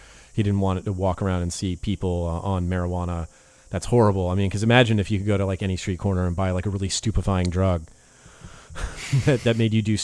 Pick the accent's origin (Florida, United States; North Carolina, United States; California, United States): California, United States; There are so many people I grew up with in California who I never would have suspected smoked weed.